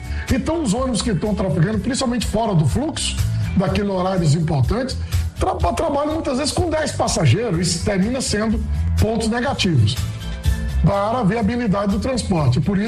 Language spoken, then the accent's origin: Portuguese; Brasília, Federal District, Brazil; Eu estou em Brasília há 60 anos. Eu nasci, cresci em Brasília